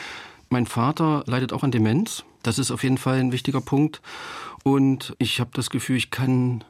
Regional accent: Halle, Saxony-Anhalt, Germany; in meiner Heimatregion. Ich komme aus Halle, ich war auch schon in Brachstedt.

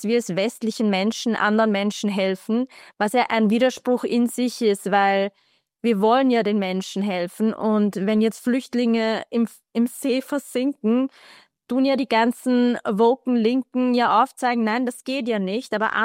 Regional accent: Iraq; weil ich bin aus dem Irak

